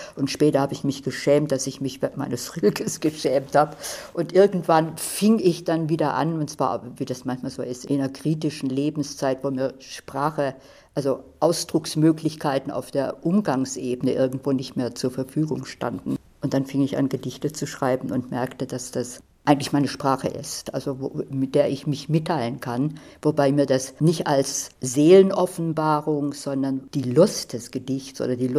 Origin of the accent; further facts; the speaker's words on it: Sulz am Neckar, Baden-Württemberg, Germany; Also ich bin in Süddeutschland geboren, in Sulz am Neckar. Das liegt ist so zwischen Obern, also da, wo der Neckar entspringt, ein bisschen darunter, wo Hölderlin auch beschrieben hat, wie der Neckar plötzlich verschwindet und wiederkommt. Da bin ich aber, weiß ich, 15 Jahre gewesen